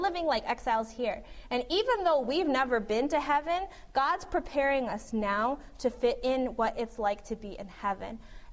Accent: United States; I didn't think I was that Cuban because, you know, I was born in America, I grew up in America, and then I went to college

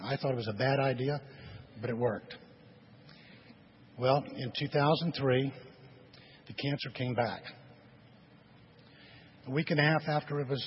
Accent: Silver Spring, Maryland, United States; Silver Spring, Maryland.

